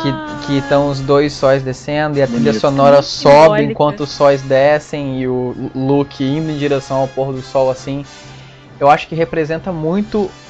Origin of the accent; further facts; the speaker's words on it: Espírito Santo, Brazil; moved away as an adult; Quando eu saí do Espírito Santo, eu me mudei pro Rio pra fazer a faculdade.